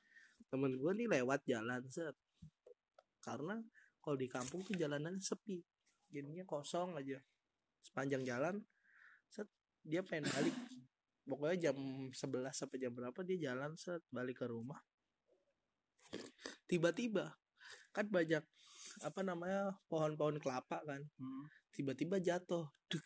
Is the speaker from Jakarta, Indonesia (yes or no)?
yes; Jakarta, Indonesia; now in Yogyakarta, Indonesia; Kan gue dari Jakarta ya, gue pindah untuk nemenin nenek gue